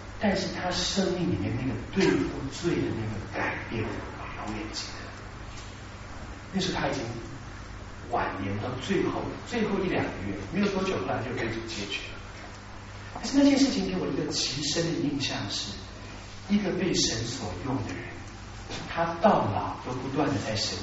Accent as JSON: {"language": "Chinese", "country": "China"}